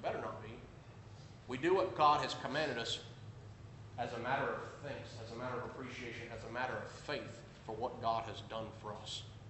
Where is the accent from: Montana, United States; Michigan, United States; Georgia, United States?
Georgia, United States; Growing up in Georgia, people weren't just randomly driving through Atlanta every weekend